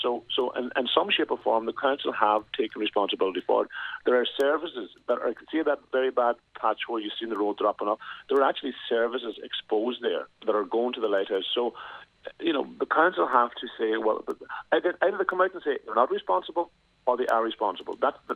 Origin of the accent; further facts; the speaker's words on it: Ireland; Yes, we're Islanders, but we're also Irish citizens